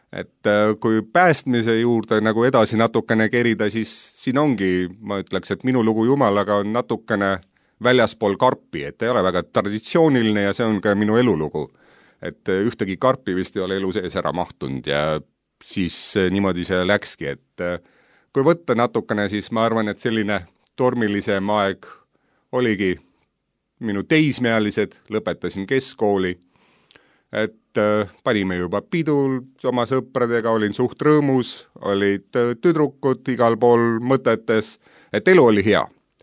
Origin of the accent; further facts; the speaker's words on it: Tallinn, Harju County, Estonia; olen pärit Tallinnast, sündinud mõned aastad tagasi, sügaval nõukogude ajal, et mu vanemad ei ole usklikud olnud